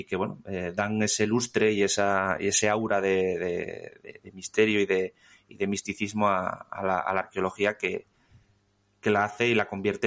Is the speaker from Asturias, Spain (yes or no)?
yes; Asturias, Spain; yo soy asturiano, vivo en Gijón.